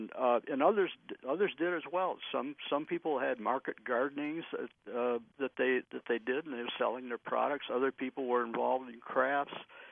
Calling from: Dummerston, Vermont, United States; Yes, I'm calling in from Dummerston, Vermont.

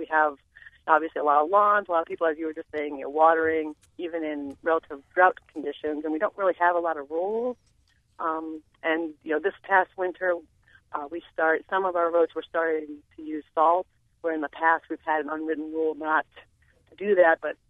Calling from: Brookline, United States; I'm from Brookline. You know, we're a small town but rapidly growing or have been that relies on well water.

